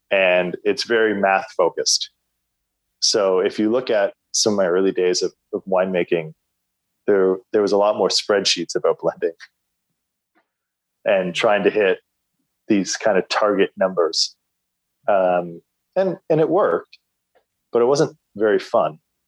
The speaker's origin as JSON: {"language": "English", "country": "Canada", "said": "or I'm going to use the band … because I'm Canadian"}